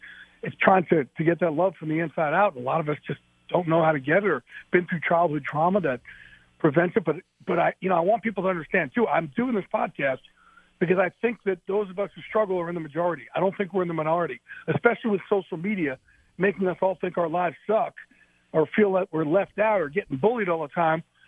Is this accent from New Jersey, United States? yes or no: yes; New Jersey, United States; it was tough for me growing up in the Jersey Shore. You get bullied in the Jersey Shore.